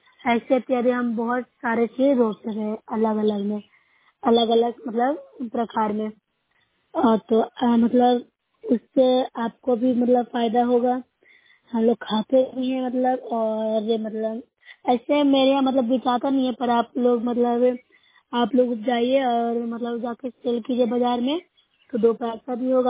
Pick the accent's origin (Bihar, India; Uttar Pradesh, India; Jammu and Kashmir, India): Bihar, India; Noorsarai; मैं नूसरे प्रखंड से हूँ, जिला नालंदा के निवासी हूँ।